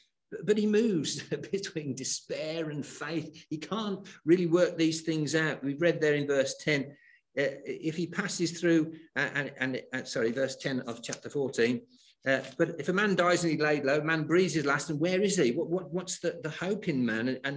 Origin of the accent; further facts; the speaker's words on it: England, United Kingdom; I'm English.